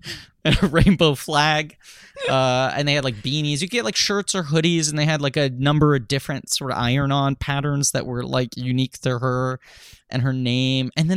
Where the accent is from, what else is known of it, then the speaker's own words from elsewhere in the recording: New York City, New York, United States; I'm from New York City, but I the bar mitzvah was very different over there.